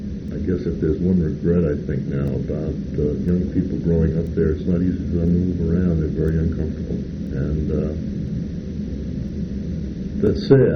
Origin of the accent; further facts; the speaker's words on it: New York City, New York, United States; But I'll tell you, growing up in New York City at that time was really a marvelous experience.